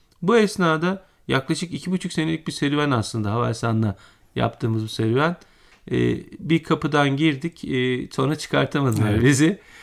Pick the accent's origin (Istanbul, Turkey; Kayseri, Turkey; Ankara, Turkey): Ankara, Turkey; also born or lived in Elbistan; Ben 1974 Elbistan doğumluyum. İlkokulu, üniversiteyi, liseyi hepsini aslında Ankara'da okudum.